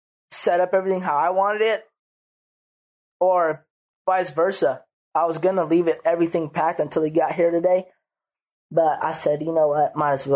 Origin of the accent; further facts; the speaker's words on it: Arizona, United States; Well, yeah, I need peace of mind when it's going to be -5 and I'm from Arizona.